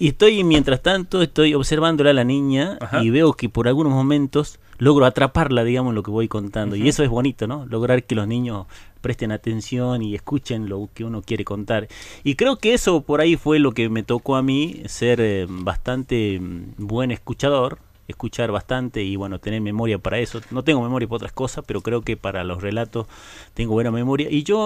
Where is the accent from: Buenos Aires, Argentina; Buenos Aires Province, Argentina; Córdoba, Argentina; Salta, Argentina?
Salta, Argentina; Cuesta Azul; yo soy de Cuesta Azul. Uh-huh. Es una comunidad colla dentro del municipio de Nazareno.